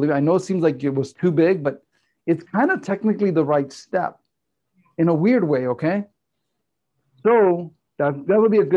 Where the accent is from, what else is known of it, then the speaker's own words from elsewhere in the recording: Glendale, California, United States; because I grew up in Glendale.